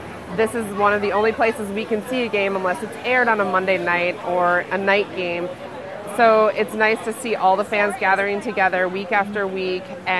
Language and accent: English; Minnesota, United States; now in New York City, United States; Growing up in Minnesota, it was easy to watch Vikings games.